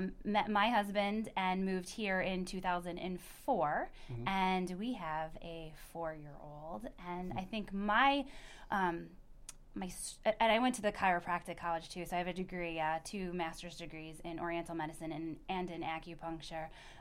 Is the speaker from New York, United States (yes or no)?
yes; Geneva, New York, United States; also born or lived in Pennsylvania; So I was born in Geneva, mm-hmm. and then my parents, we moved out to the country. So I graduated from Marcus Whitman in 98.